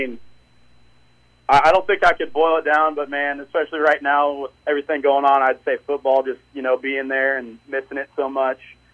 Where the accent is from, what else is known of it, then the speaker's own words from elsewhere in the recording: Beloit, United States; they know that I'm from Beloit